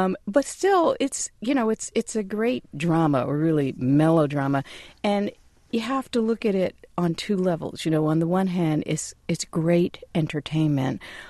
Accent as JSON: {"language": "English", "town": "New Haven", "region": "Connecticut", "country": "United States", "tie": "born or raised there", "said": "Well, I grew up in Connecticut in a little town called New Haven."}